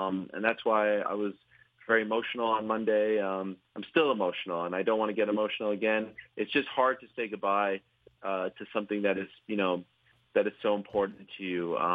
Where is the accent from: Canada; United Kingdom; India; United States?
Canada; I grew up in Canada.